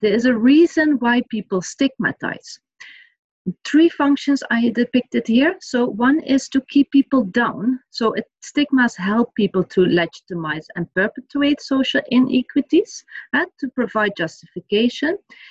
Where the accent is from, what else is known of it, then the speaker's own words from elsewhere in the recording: Maastricht, Limburg, Netherlands; in the Netherlands.